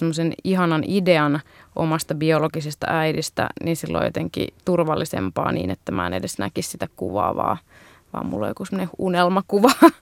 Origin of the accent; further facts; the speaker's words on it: India; now in Finland; Olen Intiasta, en osaa Intiaa.